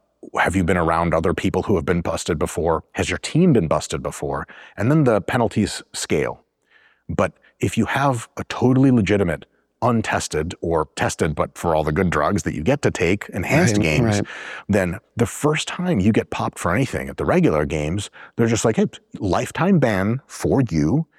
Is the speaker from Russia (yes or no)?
yes; Russia; It's pretty much culture over there. I'm from Russia.